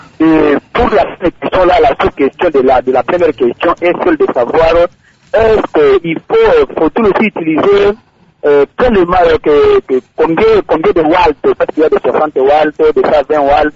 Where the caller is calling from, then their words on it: Kindu, Maniema, DR Congo; étant donné que chez nous à Kindu, le courant nous fait défaut chaque fois